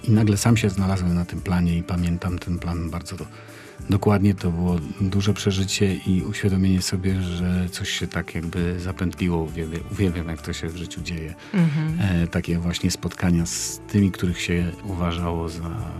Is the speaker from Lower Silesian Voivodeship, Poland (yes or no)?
no; Sopot, Pomeranian Voivodeship, Poland; also born or lived in Gdynia; Jestem z urodzenia gdynianinem. Skończyłem szkołę podstawową w Sopocie, bo jestem sopocianinem. Nie mogłem się urodzić w Sopocie, dlatego urodziłem się w Gdyni. Wróciłem do Sopotu po studiach teatralnych, po studiach aktorskich.